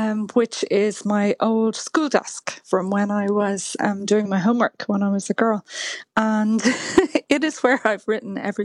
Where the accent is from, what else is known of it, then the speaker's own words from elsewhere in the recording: Dalkey, Leinster, Ireland; now in Dun Laoghaire, Ireland; I live in Dunleary. I grew up in Dalkey, but when we were looking for houses roughly just over 20 years ago, Dunleary was where we could afford.